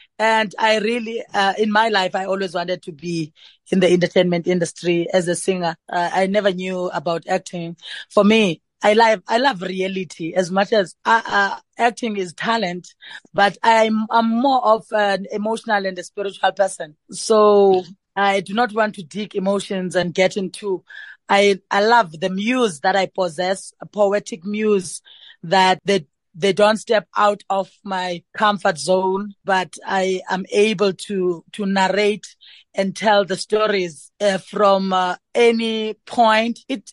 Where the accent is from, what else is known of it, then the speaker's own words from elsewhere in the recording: South Africa; being born as a South African in South Africa with rich cultural diversity.